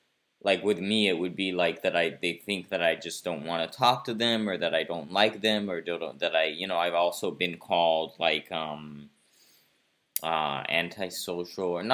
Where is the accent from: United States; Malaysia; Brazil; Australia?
Brazil; I grew up in Brazil, and in Brazil there's also like a very social culture